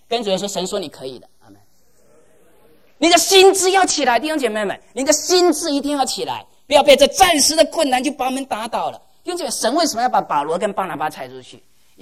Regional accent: China; 弟兄姐妹，我们中国人常说我命在天，对不对？

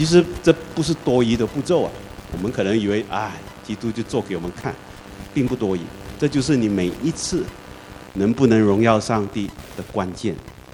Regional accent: Malaysia; moved away; 我是马来西亚人啊，所以我在马来西亚是天天30，这里是-30度

